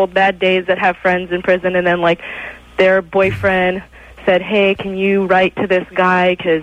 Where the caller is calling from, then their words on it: Redondo Beach, California, United States; Redondo Beach.